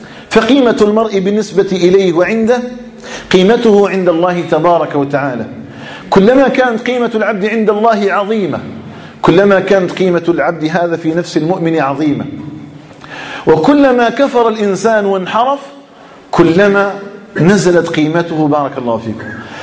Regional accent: Algeria; أسأله جل وعلا سبحانه أن يجعل بلدنا الجزائر آمنا مطمئنا

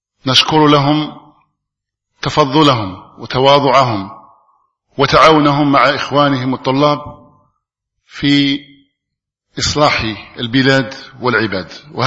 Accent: Algeria; مباركة على بلادنا الجزائر وعلى أبنائها

